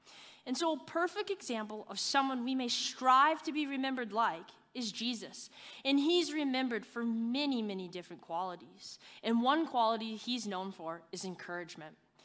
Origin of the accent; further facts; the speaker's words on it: St. Paul, Minnesota, United States; So I grew up in St. Paul, Minnesota, and I graduated from the University of Wisconsin-Madison, majoring in economics.